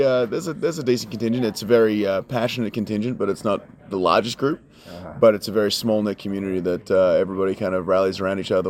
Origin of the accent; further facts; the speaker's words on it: Australia; now in Chicago, United States; Yeah, so I'm originally from Australia.